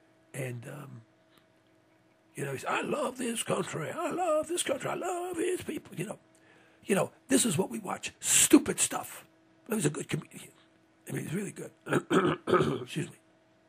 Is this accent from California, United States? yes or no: no; New York City, New York, United States; I come from Harlem, you know, so this is my old area.